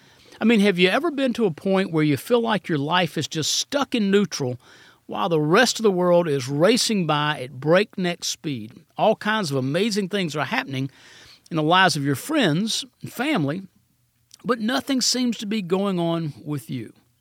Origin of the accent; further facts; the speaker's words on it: Rome, Georgia, United States; When I was a teenager growing up in First Baptist Rome, Georgia